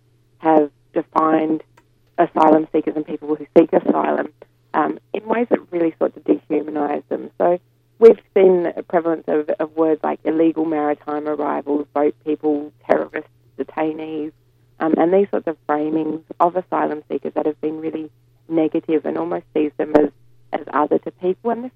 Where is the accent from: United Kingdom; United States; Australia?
Australia; And I think as an Australian public, we do need to be really concerned